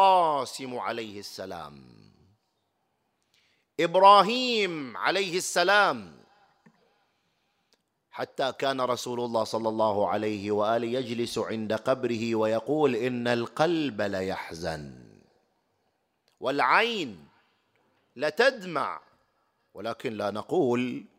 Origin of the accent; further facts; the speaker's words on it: Bahrain; شوف مستوى العفة عندنا في البحرين، شوف مستوى الحجاب والستر عندنا في البحرين